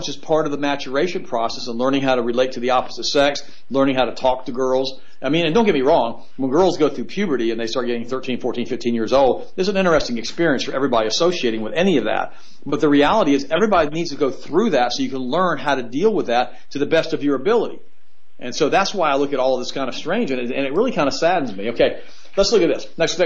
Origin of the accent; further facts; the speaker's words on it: United States; But I am proud that I'm an American